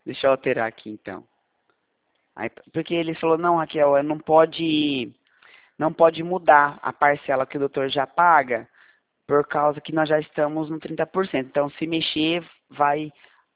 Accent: Presidente Prudente, São Paulo, Brazil; eu sou de Prudente mesmo.

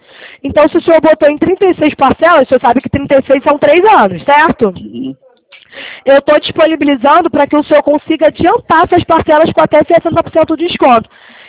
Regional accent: Rio de Janeiro, Brazil; Eu sou do Rio, mas eu atendo a todo o estado

